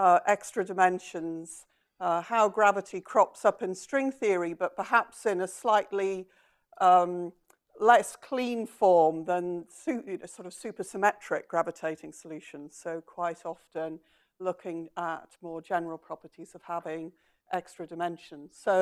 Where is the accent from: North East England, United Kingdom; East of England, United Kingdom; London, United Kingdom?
North East England, United Kingdom; Durham; I'm from Durham in England